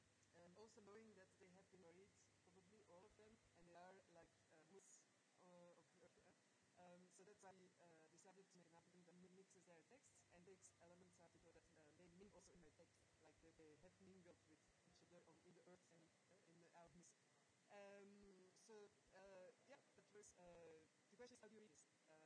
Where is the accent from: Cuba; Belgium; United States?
Belgium; Brussels, Brussels-Capital Region; Brussels.